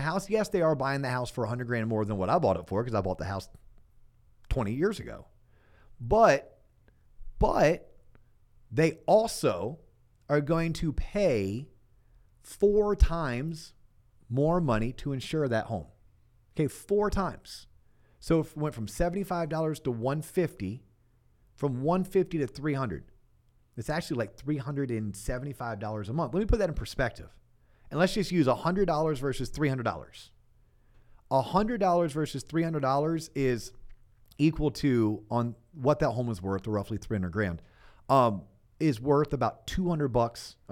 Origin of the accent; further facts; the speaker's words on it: Florida, United States; growing up in Florida, like, yes, the past 20 years, I've seen 10x more storms than I did the first 20 years of me growing up and living in Florida.